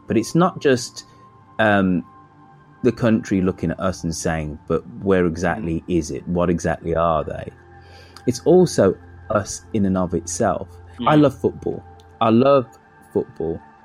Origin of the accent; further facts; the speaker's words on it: Birmingham, West Midlands, United Kingdom; in a way that Brummies, we don't extol our civic identity in the same way.